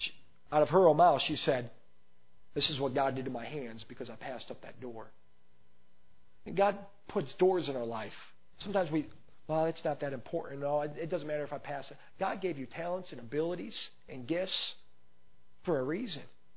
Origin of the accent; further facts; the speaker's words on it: Chicago, Illinois, United States; born there; now in Terre Haute, United States; I wasn't born and raised in Terre Haute. Born up in Chicago. Man, what a difference of life down here.